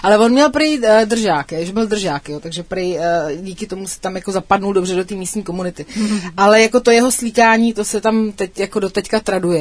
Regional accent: Vysočina Region, Czechia; já jsem vyrůstala na Vysočině

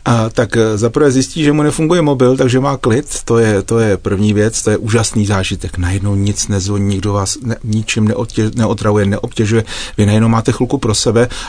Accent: Hradec Králové, Hradec Králové Region, Czechia; born there; Já jsem z Hradce Králové původně narozen

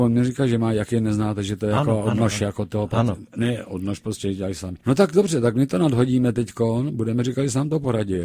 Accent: Prague, Czechia; born there; narodil jsem se na Žižkově a taky jsem jako lítal po venku

